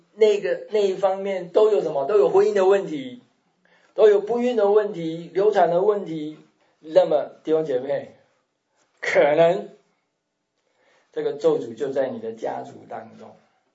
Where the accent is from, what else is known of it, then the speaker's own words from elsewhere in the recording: China; 通常对我们中国人的家庭，通常就是因为你的祖宗犯罪